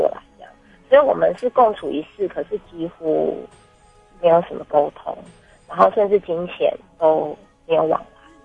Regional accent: Taichung, Taiwan; born there; 那我是一个在台中出生的孩子，那我嫁到是一个很乡下濒临海靠的时候在的地方

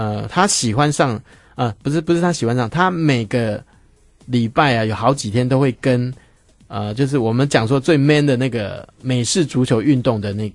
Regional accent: Taiwan

